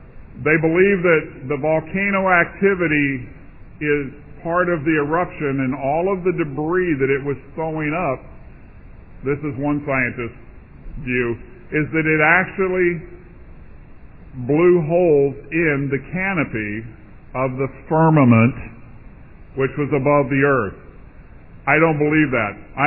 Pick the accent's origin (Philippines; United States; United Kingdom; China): United States; Phoenix, Arizona; all you have to do is drive to my hometown. You know what? We don't have lakes. We have rivers, but they don't flow unless it's monsoon season. So where does a massive town, you ever been to Phoenix, Arizona?